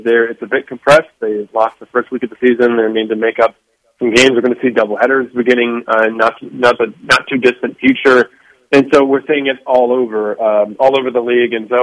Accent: Michigan, United States; I grew up in Michigan. I grew up watching vintage Justin Verlander

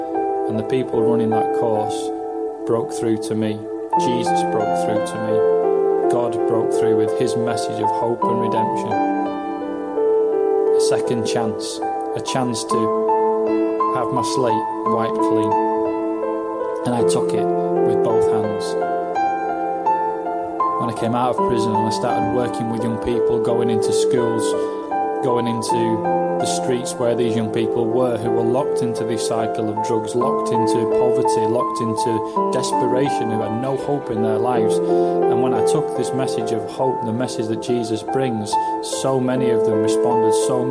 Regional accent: Yorkshire and the Humber, United Kingdom; From the age of 11, my life growing up outside Leeds on a rough estate, the kind of estate that buses didn't run on after dark

